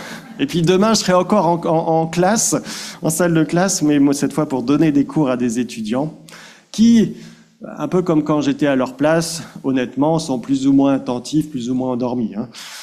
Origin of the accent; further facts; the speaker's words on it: France; Surtout en tant que Français